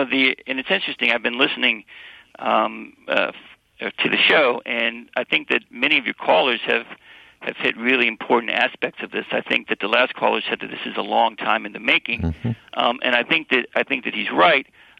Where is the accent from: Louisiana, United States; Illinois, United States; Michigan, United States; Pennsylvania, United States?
Michigan, United States; Westland; born or raised there; also born or lived in Detroit